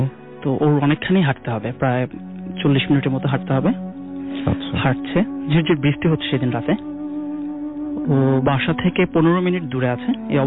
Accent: Dhaka, Dhaka Division, Bangladesh; এসেছি ঢাকা থেকে।

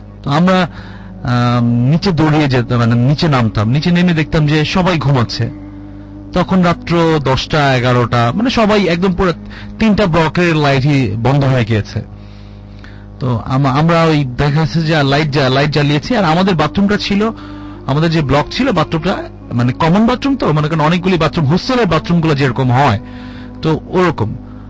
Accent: Dhaka, Dhaka Division, Bangladesh; born or raised there

